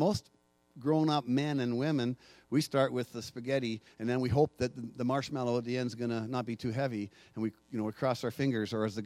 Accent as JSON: {"language": "English", "region": "Alberta", "country": "Canada", "said": "We're from Alberta, right?"}